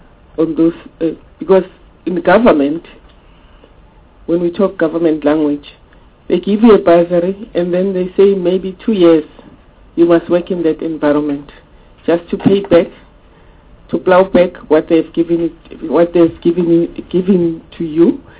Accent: South Africa; they have cases that they still owe us as the South African people, citizens, that they must bring back our money

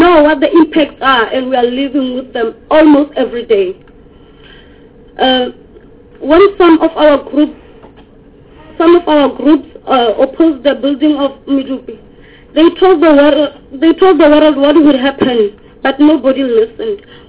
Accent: Lephalale, Limpopo, South Africa; I'm from Limpopo in Lephalale.

